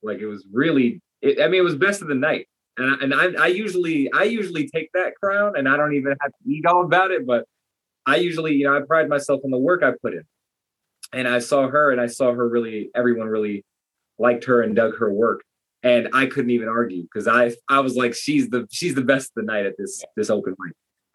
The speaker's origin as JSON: {"language": "English", "town": "Brooklyn", "region": "New York", "country": "United States", "tie": "born or raised there", "said": "I mean, I grew up in Brooklyn. I came here to live for high school."}